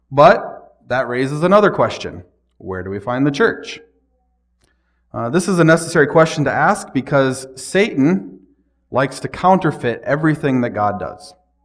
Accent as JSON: {"language": "English", "region": "Illinois", "country": "United States", "said": "Bo and I have in common, we're both from Illinois."}